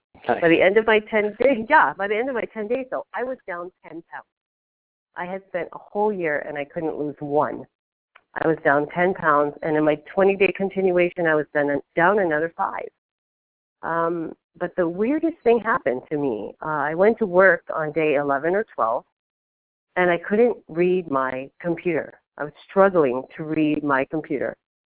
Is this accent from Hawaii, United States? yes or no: yes; Hawaii, United States; I grew up in Hawaii, and my mother was a nutritionist by profession, and she retired as a head nutritionist for the state of Hawaii after 33 years.